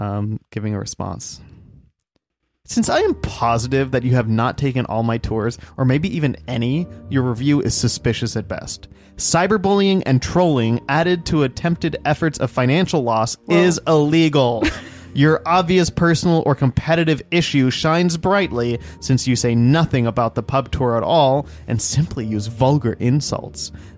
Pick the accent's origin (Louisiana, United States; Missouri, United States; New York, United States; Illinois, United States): Louisiana, United States; New Orleans; 300-year-long bloodline in New Orleans, so I am very much a part of the history here, and I am her people.